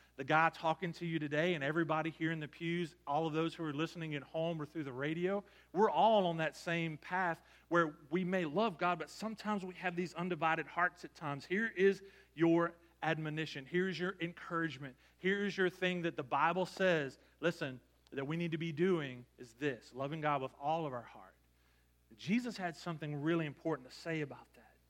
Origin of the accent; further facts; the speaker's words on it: Louisiana, United States; And I'm sitting here from Louisiana, and I was like, "Neither. I'm an LSU fan."